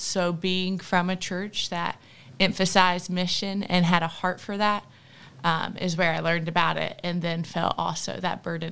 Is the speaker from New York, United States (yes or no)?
no; Montgomery, Alabama, United States; I'm from Montgomery, Alabama. I went to Clemson University and studied plant and environmental sciences.